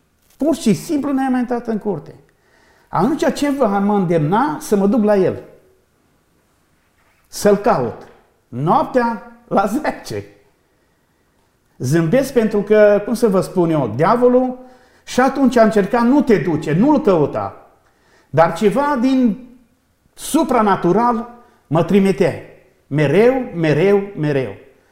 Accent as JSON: {"language": "Romanian", "town": "Lupu", "region": "Alba County", "country": "Romania", "said": "Eu nu sunt medeșan, eu sunt din Blaj, din Lupu, de fapt. Dar stau pentru o perioadă de timp că m-am căsătorit la Medeș."}